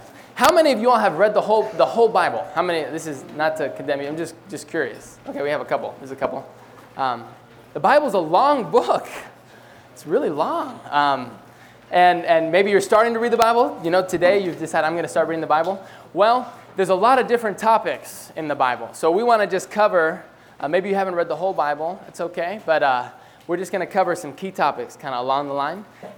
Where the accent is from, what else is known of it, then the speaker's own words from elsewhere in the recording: Cambridge, Massachusetts, United States; I'm from Cambridge, Massachusetts. It's a Cambridge in Massachusetts, not in the UK, right next to Boston.